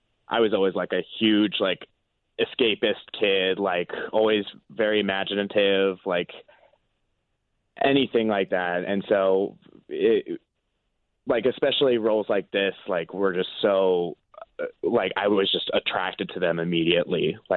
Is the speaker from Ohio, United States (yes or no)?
yes; Cincinnati, Ohio, United States; now in Chicago, United States; Yes, I'm from Cincinnati, Ohio. I lived there, like, all my life, and I came to Chicago to study theater at Columbia College